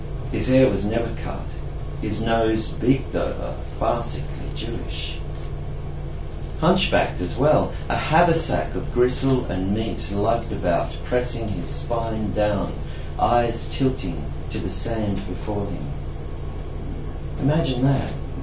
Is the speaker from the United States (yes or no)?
no; Australia; I said, I'm an Australian writer, and the word Australian didn't go down too well.